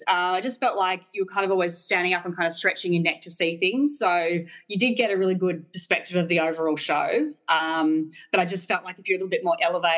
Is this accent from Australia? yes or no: yes; Melbourne, Victoria, Australia; I'm from Melbourne, Australia.